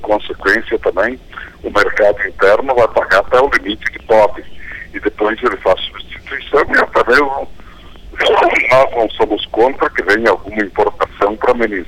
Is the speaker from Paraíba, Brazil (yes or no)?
no; Rio Grande do Sul, Brazil; porque eu sou gaúcho, e só porque estou agora numa cidade em São Paulo